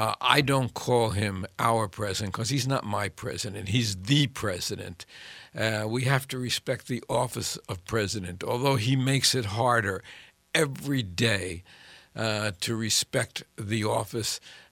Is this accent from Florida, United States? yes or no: no; New York, United States; now in Eagan, United States; because originally I'm from New York, and as I was trying to drive here today, reminiscent of the Long Island Expressway, as I was crawling from Eagan to here